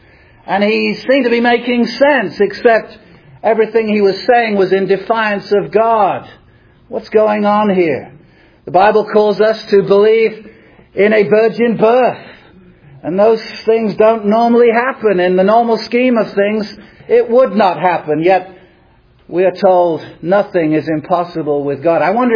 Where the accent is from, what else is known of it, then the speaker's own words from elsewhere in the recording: England, United Kingdom; I grew up in England